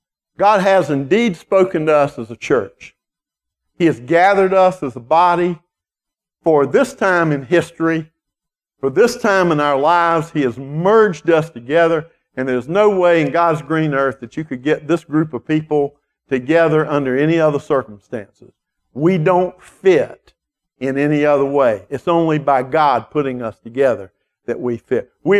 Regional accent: Savannah, Georgia, United States; also born or lived in Texas; Audrey and I, you know, I grew up in Savannah here all my life, and then we got married. We moved to Texas. And lived in Texas, other parts of Georgia.

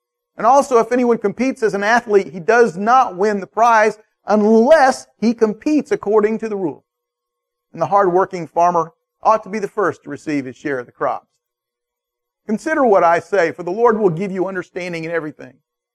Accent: Atlanta, Georgia, United States; because I didn't know anybody else in Atlanta, even though I grew up in Atlanta.

